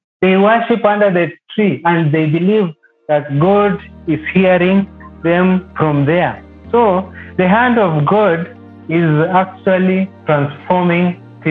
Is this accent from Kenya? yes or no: yes; Busia County, Kenya; also born or lived in Turkana; I am from Busia County in the western part of Kenya. I've been in Turkana for almost the entire of my life.